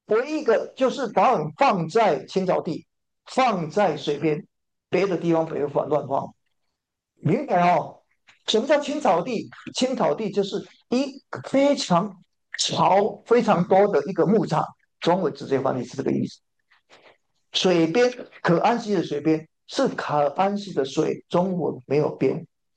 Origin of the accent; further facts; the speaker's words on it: southern Taiwan, Taiwan; moved away as an adult; now in United States; 我来美国之前，我以前在台湾出生，然后呢，到我出生在南部，然后就北部念大学，来美国留学，大家都差不多这样。我一共搬了15次家了